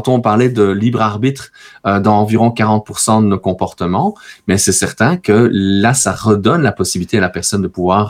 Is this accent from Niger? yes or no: no; Liège, Wallonia, Belgium; Je suis originaire de Liège, qui est la première ville sur le chemin des Allemands quand ils ont décidé d'attaquer la France et l'Angleterre, aussi bien en 1914 qu'en 1940. Donc, ma ville natale